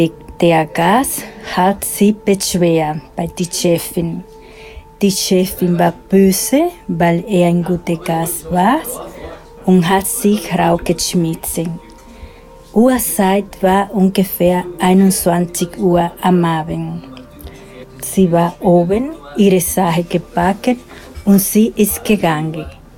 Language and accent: German; Dominican Republic; German is a second language; also born or lived in Switzerland; now in Austria; Ich bin von Dominikanische Republik nach Schweiz gekommen und dann hier nach Österreich.